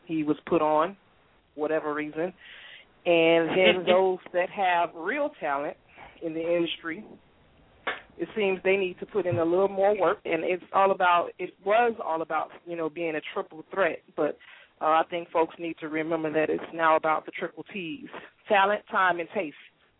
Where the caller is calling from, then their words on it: Miami, Florida, United States; I'm calling from Miami, Florida.